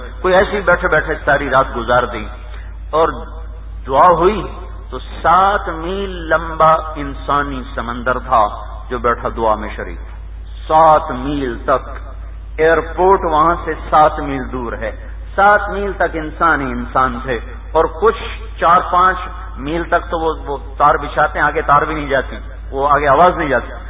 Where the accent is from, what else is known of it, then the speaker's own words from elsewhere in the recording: Khyber Pakhtunkhwa, Pakistan; چھوٹا ہمارا صوبہ سرحد اس سے بھی چھوٹا